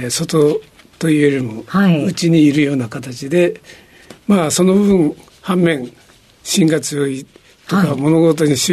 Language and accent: Japanese; Nagasaki, Japan; 長崎県の五島列島といった島国でございます。